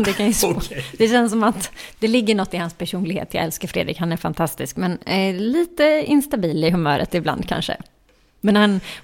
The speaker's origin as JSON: {"language": "Swedish", "town": "Jönköping", "region": "Jönköping County", "country": "Sweden", "tie": "born or raised there", "said": "Men då har vi faktiskt ett välgörenhetsevent som jag är med och hostar nere i min hemstad Jönköping."}